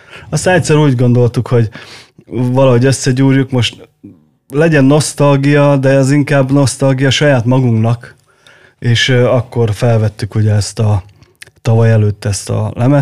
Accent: Miskolc, Borsod-Abaúj-Zemplén, Hungary; mi borsörök miskolciak vagyunk

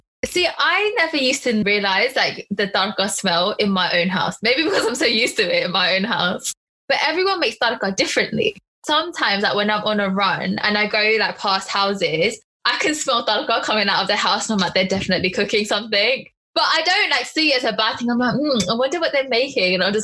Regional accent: India; I think the thing for me that I really am so grateful for being Indian is the fact that I speak another language. I can speak Punjabi like really well, but I can also understand Hindi and speak Hindi

